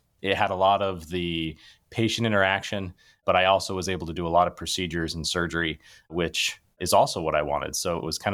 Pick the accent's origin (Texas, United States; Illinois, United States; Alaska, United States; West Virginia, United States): Alaska, United States; I grew up in Alaska.